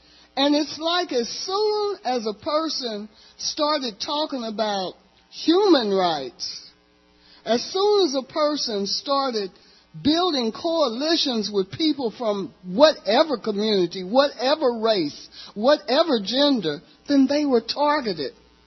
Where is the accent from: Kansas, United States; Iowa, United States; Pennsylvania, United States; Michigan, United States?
Kansas, United States; Kansas City; So, I grew up in Kansas City, Kansas, in a hard-working community